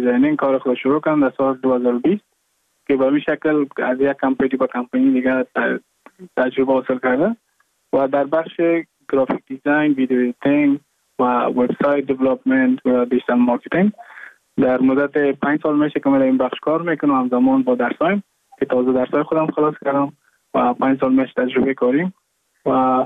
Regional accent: Mazar-i-Sharif, Balkh, Afghanistan; moved away as an adult; now in Goa, India; از مزار شریف هستم، از قریه شیرآباد که از قریه درفتاده مزار شریف بخ میباشم، که ما در سال 2019 ماه جون به هندوستان آمدم

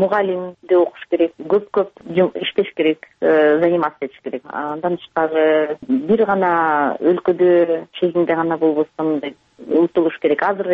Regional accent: Myrzake, Osh Region, Kyrgyzstan; now in California, United States; Мырзакеде төрөлгөн, мен ошол айылдан чыгып

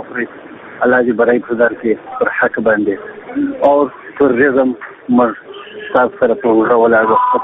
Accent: Afghanistan; زه د یو افغان په حیث د هر افغان د هیله لرم

